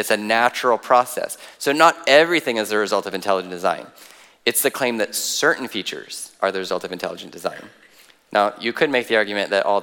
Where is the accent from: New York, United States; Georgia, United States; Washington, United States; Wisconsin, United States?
Washington, United States; See, I'm from Washington.